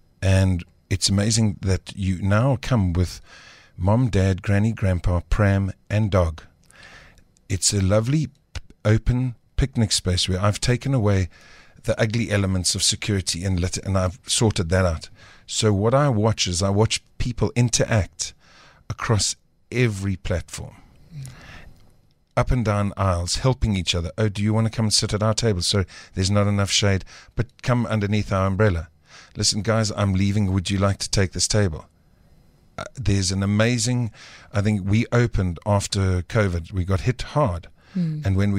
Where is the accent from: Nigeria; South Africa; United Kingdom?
South Africa; born there; I lived abroad. I was born in South Africa and then I went overseas and then I came back.